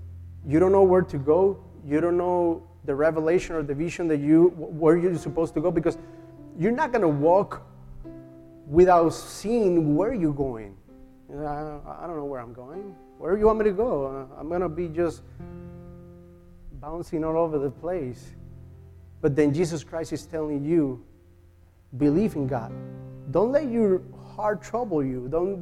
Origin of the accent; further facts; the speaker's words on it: Puerto Rico; English is a second language; moved away; when I was moving from Puerto Rico to here, it's tough. It's transition, so it's changes. So 10 years ago, we have to move over here. It's a new culture, new environment, language. I still struggling, you know that.